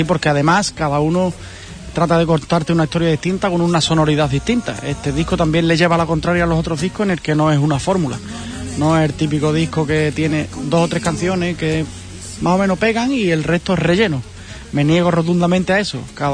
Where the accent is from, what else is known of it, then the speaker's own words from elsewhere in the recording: Castillejo, Spain; yo soy de Castillejo, que estamos a 20 o 30 kilómetros de Portugal y tenemos muchas palabras del portugués